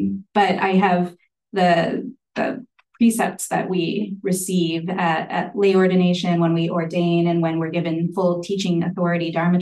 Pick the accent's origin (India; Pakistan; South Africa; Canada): India; And I'm Indian. And so I love feeling when I put the okesa on that I'm clothing myself in a garment that my people in India or people like my people in India would have worn